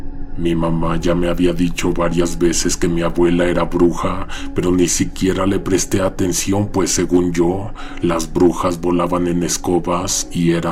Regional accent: Puebla, Mexico; also born or lived in Oaxaca, Mexico; nací y crecí en Puebla.

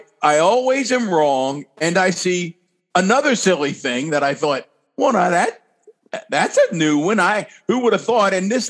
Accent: Catonsville, Maryland, United States; also born or lived in Baltimore; I've never told anybody. I've never lived anywhere but Catonsville in my life. I've never told anyone anything other than I'm from Baltimore.

